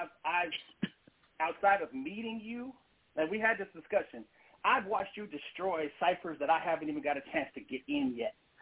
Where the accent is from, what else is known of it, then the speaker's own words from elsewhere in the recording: San Jose, California, United States; I'm from San Jose.